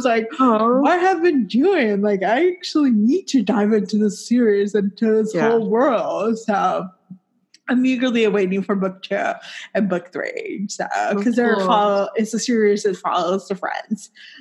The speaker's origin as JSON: {"language": "English", "country": "Puerto Rico", "said": "romance because I'm from Puerto Rico."}